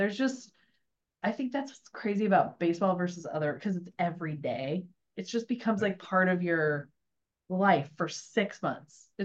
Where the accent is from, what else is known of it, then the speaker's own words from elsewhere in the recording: Kent, Washington, United States; I grew up in the Seattle area, in Kent, just south of Seattle. So in my whole family, like born and raised in Kent forever.